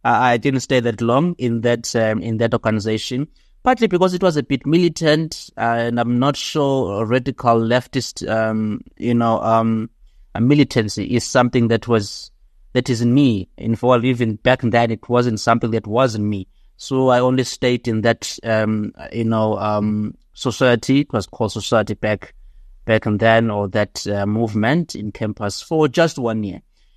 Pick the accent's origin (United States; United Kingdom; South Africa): South Africa; Stanger, KwaZulu-Natal; I'm from KwaZulu-Natal, Stena, a very small town in the North Coast. So that's where I grew up. Did high school there in Groutville.